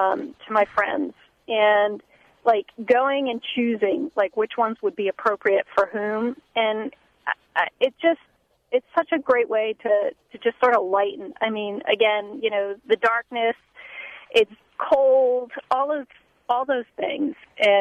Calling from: Coventry, Connecticut, United States; from Coventry.

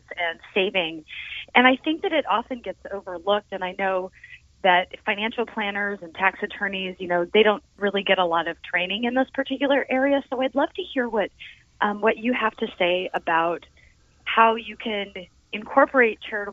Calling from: Columbus, Ohio, United States; So I'm here calling from Columbus

